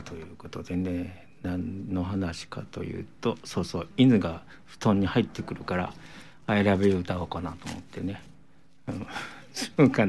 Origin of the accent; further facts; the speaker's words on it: Nara, Japan; 僕はまあ、奈良県生まれの奈良育ちなんですけど